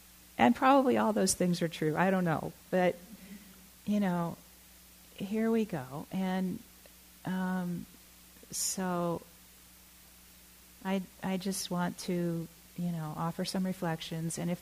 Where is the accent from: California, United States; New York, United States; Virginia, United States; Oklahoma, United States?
California, United States; Oakland; I was born and raised in Oakland. My partner was born and raised in Oakland.